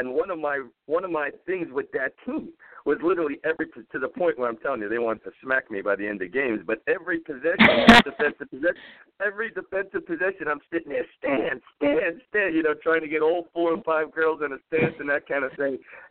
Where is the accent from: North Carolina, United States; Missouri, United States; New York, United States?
New York, United States; But, Coach, you know, I'm a New Yorker, so I got to always keep it real as much as I can here.